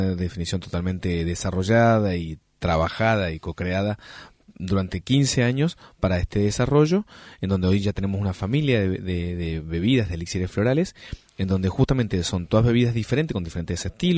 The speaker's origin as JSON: {"language": "Spanish", "region": "Mendoza", "country": "Argentina", "said": "Muy orgulloso de Mendoza, por supuesto. Y como gran embajador de Mendoza"}